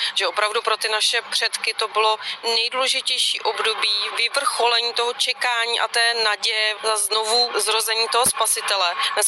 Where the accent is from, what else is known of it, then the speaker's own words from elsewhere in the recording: Plzeň, Plzeň Region, Czechia; U nás v Plzni